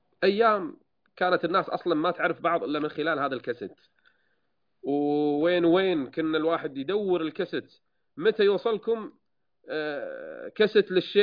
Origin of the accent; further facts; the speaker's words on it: Kuwait; رجل داعية من أقدم الدعاة عندنا بالكويت